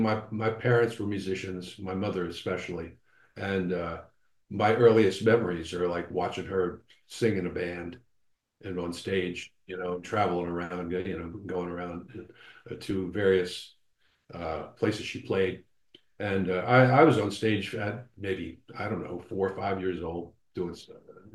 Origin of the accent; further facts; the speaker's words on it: Philadelphia, Pennsylvania, United States; You know, I grew up in Philadelphia, which is a very vibrant regional music scene, and has its own music, especially back when I was a kid.